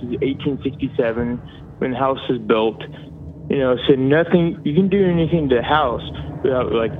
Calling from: Charlotte, North Carolina, United States; Charlotte, North Carolina, but this story happened in Charleston, South Carolina.

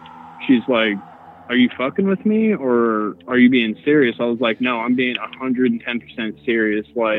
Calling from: Denver, Colorado, United States; from Denver. I've called you guys before.

